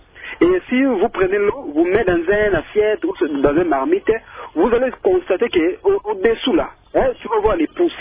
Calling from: Mbandaka, Équateur, DR Congo; Moi, ici, je parle précisément ici chez nous, en Mbandaka, là où moi je suis

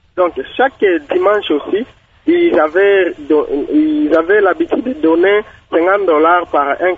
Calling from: Kalima, Maniema, DR Congo; Ici, chez nous, à Kalima, nous appelons en Swahili Likelemba.

